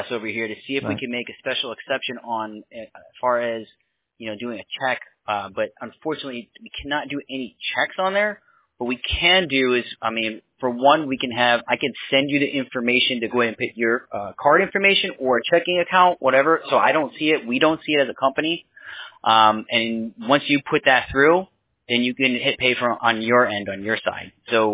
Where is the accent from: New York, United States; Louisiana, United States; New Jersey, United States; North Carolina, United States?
New York, United States; Poughkeepsie; Yeah, I grew up in Poughkeepsie.